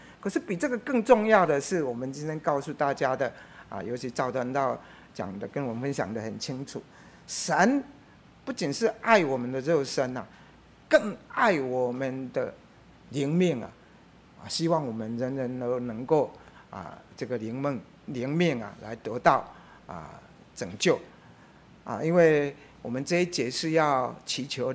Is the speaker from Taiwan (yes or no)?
yes; Minxiong, Chiayi County, Taiwan; 他就坐火车从台南回到我们民雄，又回到我们乡下的家乡。那我们乡下我们都是耕农的